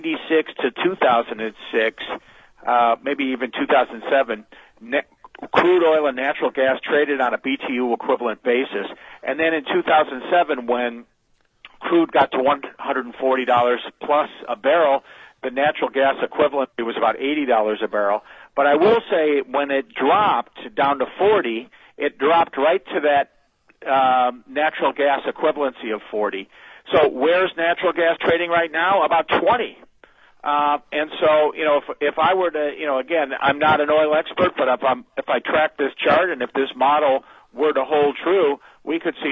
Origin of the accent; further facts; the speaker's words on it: Chicago, Illinois, United States; He's from my hometown of Chicago.